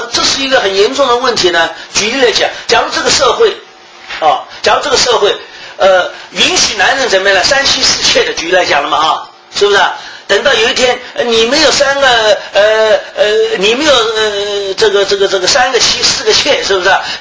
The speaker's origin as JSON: {"language": "Chinese", "region": "Shanghai", "country": "China", "said": "我们上海人出去的时候"}